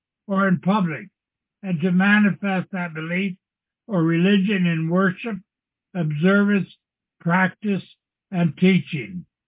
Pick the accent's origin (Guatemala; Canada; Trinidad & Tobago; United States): Guatemala; I was raised in Guatemala